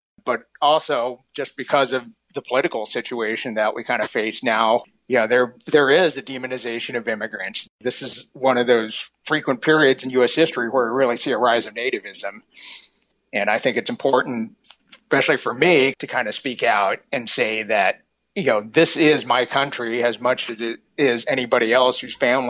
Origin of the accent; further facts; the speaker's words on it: United States; born there; being born in this country, it's definitely something that I identify with in my heart, is that I am an American.